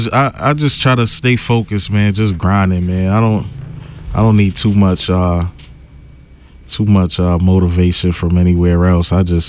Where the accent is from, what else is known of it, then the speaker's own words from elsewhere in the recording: Boston, Massachusetts, United States; I'm from High Park, Mattapan, Boston.